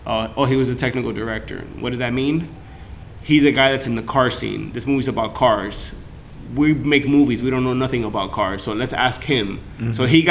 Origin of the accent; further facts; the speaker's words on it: Hialeah, Florida, United States; For example, I'm from Hialeah. We're Miami-Dade County, but we used to be Metro-Dade County.